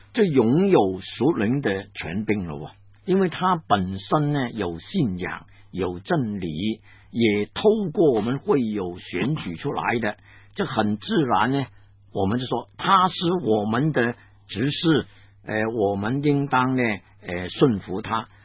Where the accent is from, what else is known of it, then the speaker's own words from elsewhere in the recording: Guangdong, China; accent: Cantonese; first language Cantonese; Chinese is a second language; 炒鱿鱼啊，我们广东话说炒鱿鱼。